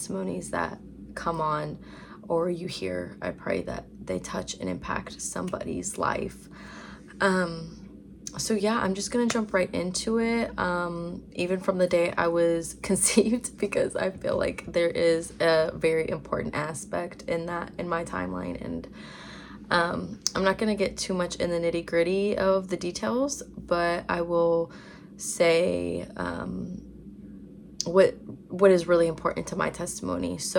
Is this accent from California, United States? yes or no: no; Franklin, Tennessee, United States; I am 22 years old and I am from Franklin, Tennessee.